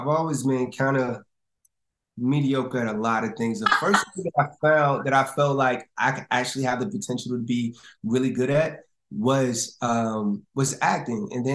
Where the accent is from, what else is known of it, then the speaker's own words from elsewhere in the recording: Virginia, United States; Virginia.